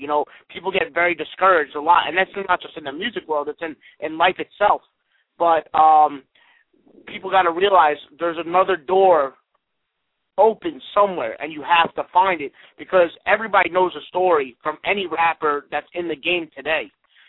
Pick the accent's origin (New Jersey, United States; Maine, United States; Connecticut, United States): New Jersey, United States; I mean, I'm not from the down south. I've been born and raised in Jersey my whole life